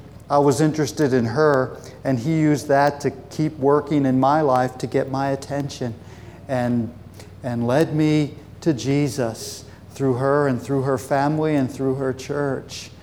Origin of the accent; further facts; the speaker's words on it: Egg Harbor City, New Jersey, United States; also born or lived in Germany; I was born in Germany. My dad was in the military. I grew up in Egg Harbor City, New Jersey, which is just outside of Atlantic City. I grew up in a town which was predominantly black and Puerto Rican.